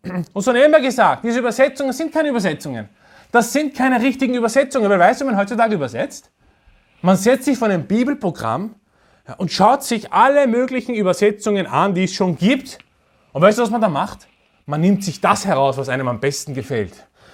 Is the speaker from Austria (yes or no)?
yes; Austria; aber was heißt das für uns als Österreicher?